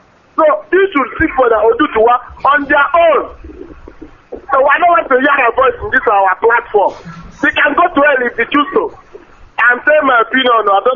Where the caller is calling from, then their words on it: Iwacha, Nigeria; I'm calling from Iwacha in Biafra land.